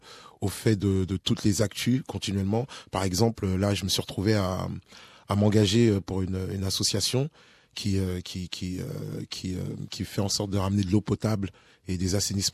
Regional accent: France; born there; je suis né en France.

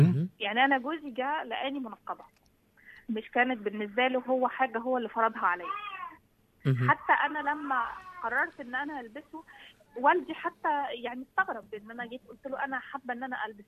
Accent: Egypt; moved away; انا لي 16 سنه في البلد دي.

